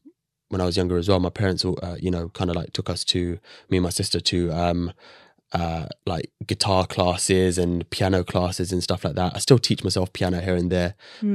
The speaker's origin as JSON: {"language": "English", "town": "Barking", "region": "London", "country": "United Kingdom", "tie": "born or raised there", "said": "I was born and bred in Barking."}